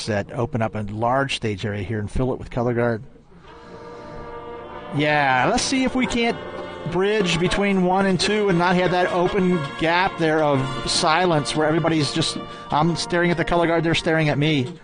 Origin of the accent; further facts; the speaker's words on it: Mason, Ohio, United States; I'm from Mason, Ohio.